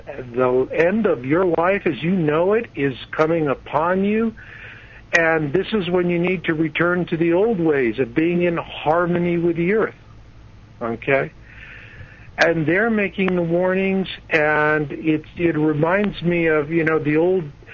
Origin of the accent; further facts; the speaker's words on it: Arizona, United States; You know, I grew up in Arizona. I know these people.